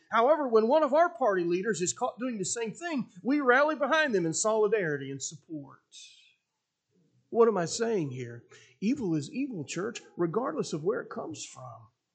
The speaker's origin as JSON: {"language": "English", "town": "Columbus", "region": "Ohio", "country": "United States", "tie": "born or raised there", "lives_now": "St. Marys, United States", "said": "Now, I grew up in Columbus. I didn't grow up here in St. Mary's."}